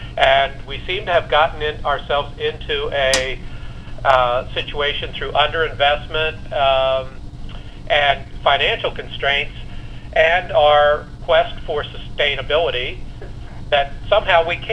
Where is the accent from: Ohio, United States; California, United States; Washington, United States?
Washington, United States; You all know that I work for a trucking company and I'm from Washington, so please excuse my biases as we move forward.